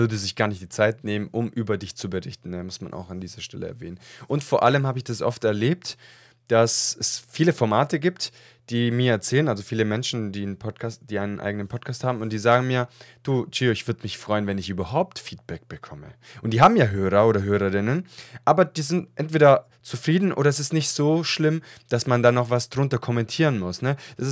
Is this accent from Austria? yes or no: no; Italy; now in Germany; Ich bin ja auch ursprünglich aus Italien.